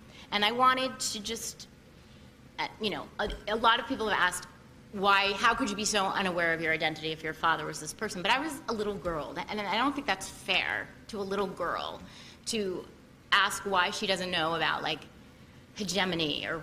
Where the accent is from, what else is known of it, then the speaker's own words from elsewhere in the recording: New York City, New York, United States; Well, it was, I grew up in New York City, and I went to an all-girls private school